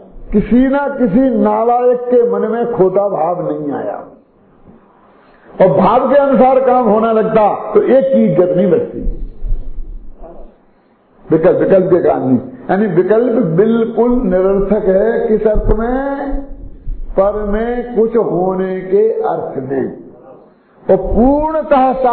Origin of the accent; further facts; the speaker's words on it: Lalitpur, Uttar Pradesh, India; आप उन्हें मानने हमारे गांव में, हमारे देश में, ललितपुर में, हम उदयपुर में थे